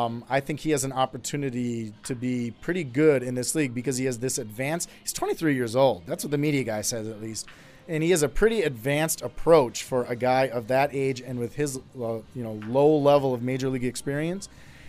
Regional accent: Milwaukee, Wisconsin, United States; I grew up in Milwaukee.

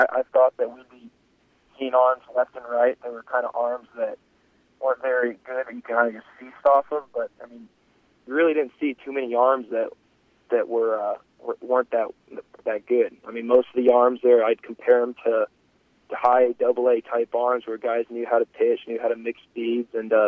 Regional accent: United States; accent: American; I think I did a pretty decent job of hiding my American accent towards the end of the trip.

